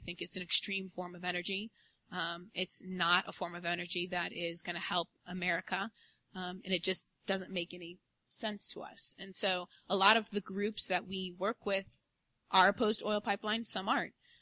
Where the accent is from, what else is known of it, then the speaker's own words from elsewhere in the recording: United States; Because obviously as an American, it doesn't make any sense